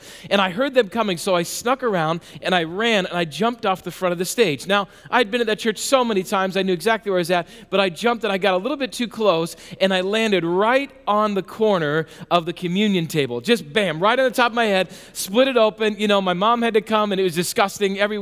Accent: South Dakota, United States; When I was younger and growing up in South Dakota, again, I went to this small church called First Christian Church.

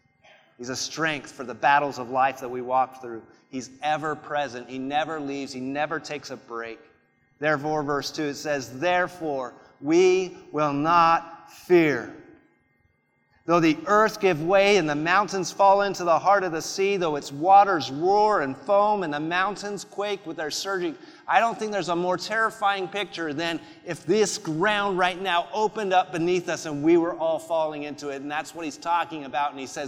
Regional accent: United Kingdom; I know I don't sound it, but I'm British. And I wish I did sound British, because then you'd think I was a lot smarter than I am. But I sound American, so there you go.

